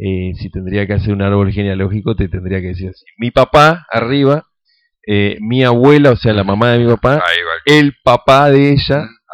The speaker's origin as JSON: {"language": "Spanish", "region": "Valais", "country": "Switzerland", "said": "Yo vengo del cantón de Valais. Suiza se divide en cantones, o sea, viene a ser lo que son las provincias."}